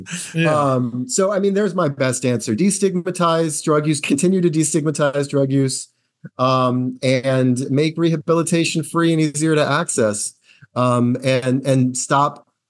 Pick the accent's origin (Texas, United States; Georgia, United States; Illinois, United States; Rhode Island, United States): Rhode Island, United States; I'm often frustrated by the politics of my home state. But there are some things that Rhode Island is kind of leading the way on.